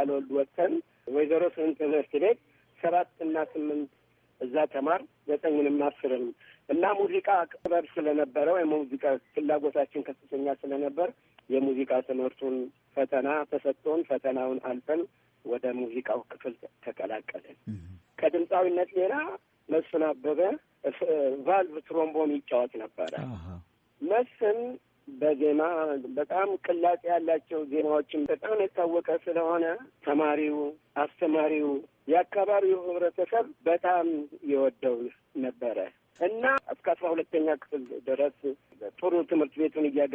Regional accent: Dessie, Amhara, Ethiopia; በወሎ ክፍለ ሀገር ደሴ ከተማ በተለይ ሮቢት አኖኒማ በሚባለው አካባቢ ተወለድን። እዛ ለብዙ ጊዜ አሳልፈን ለትምህርት ስንደርስ በመምህር ካልወልድ ትምህርት ቤት ከአንድ እስከ ስድስተኛ ክፍል አብረን ተማር።

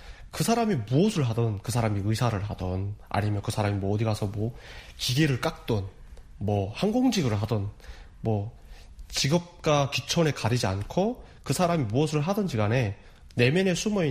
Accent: North Korea; 쉽게 말하면 북한에서 온 사람.

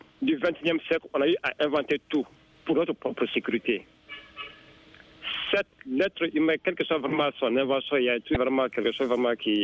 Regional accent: Mali; disons la vérité, on ne se cache pas, nous sommes tous des Maliens.

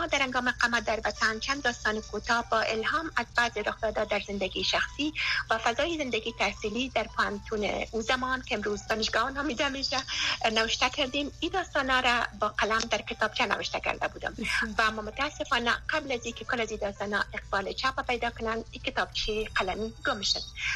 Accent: Afghanistan; born there; moved away; ما یک زن استم که در افغانستان قبل از جنگ متولد شدیم

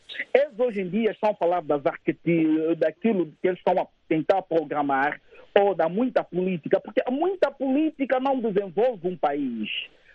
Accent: Cabinda, Angola; now in Brussels, Belgium; Estou em Bruxelas. Bem, eu sou de Cabinda e continuarei de ser de Cabinda

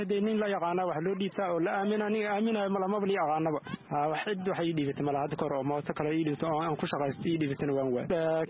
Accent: Bu'aale, Middle Juba, Somalia; waxaan ka imaaday soomaaliya bu-aale, waxaan imaaday bisha sagaalaad.

